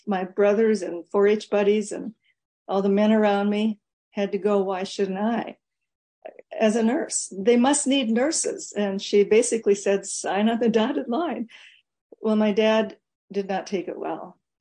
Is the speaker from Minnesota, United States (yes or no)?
yes; Minnesota, United States; now in Montana, United States; I live in Montana, and it's definitely West. But I grew up in the Midwest, so Minnesota. My dad was a dairy farmer.